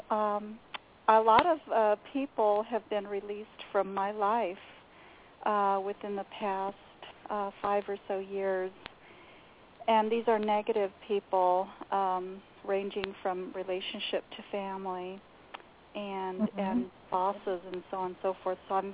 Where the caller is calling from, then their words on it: Southwest, United States; I'm in the Southwest, here in the United States.